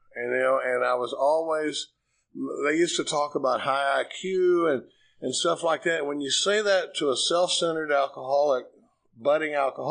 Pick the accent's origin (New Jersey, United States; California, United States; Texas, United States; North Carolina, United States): Texas, United States; Dallas; born or raised there